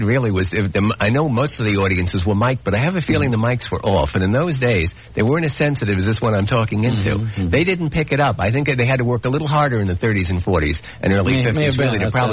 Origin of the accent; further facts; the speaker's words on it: New York, United States; True, but I wasn't in New York at the time. I was from New York, but it wasn't there at that point.